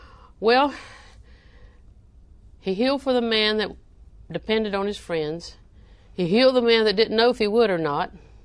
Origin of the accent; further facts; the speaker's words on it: the South, United States; I'm deep south. I was raised and born in Polk County.